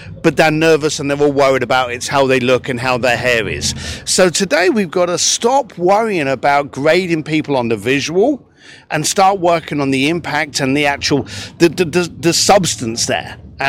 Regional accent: London, United Kingdom; I'm a bricklayer from East London.

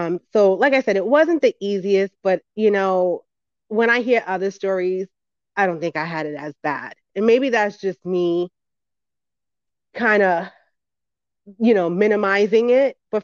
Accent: New York, United States; So, I grew up in the Bronx, New York.

